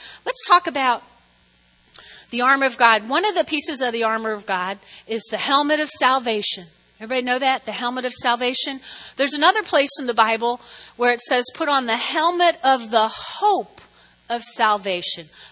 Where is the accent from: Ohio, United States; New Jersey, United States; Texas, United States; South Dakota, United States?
New Jersey, United States; So I grew up in North Jersey. You all know that. I grew up on this street as big as Weldon Avenue behind us, but they were all single-family homes.